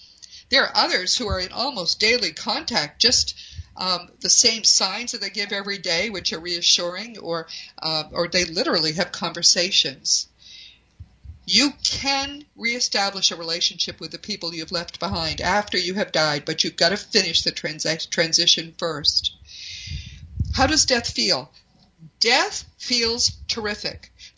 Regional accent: New England, United States; I'm from New England. There are many ghosts there in those old houses.

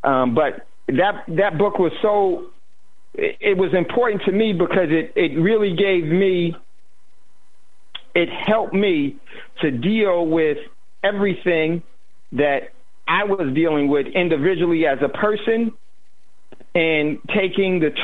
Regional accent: New Jersey, United States; It was important for me because I grew up in Jersey

